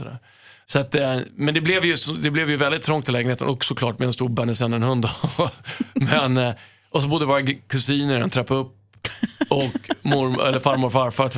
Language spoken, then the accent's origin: Swedish; Stockholm, Stockholm County, Sweden; som jag är uppväxt på Söder, så är ju allt inom 3 kvarter, hela släkten